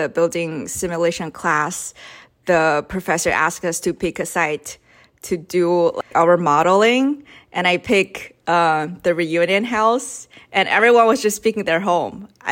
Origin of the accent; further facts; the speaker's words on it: Beijing, China; I grew up in China, Beijing. It's a very historic city, and I grew up in historic neighborhoods.